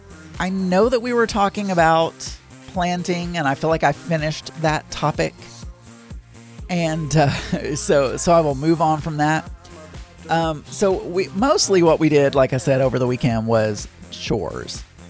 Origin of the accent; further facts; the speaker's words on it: the South, United States; I'm from the South, and that's the way we pronounce mayonnaise.